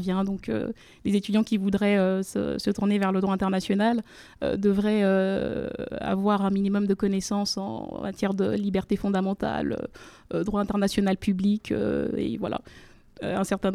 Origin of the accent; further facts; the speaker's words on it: DR Congo; moved away as an adult; now in France; je suis native de la République démocratique du Congo, où j'ai passé une bonne partie de ma scolarité.